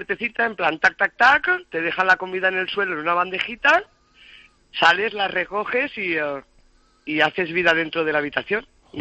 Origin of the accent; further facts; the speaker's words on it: L'Alcúdia, Valencian Community, Spain; Nosotros somos de Valencia, de la Alcudia.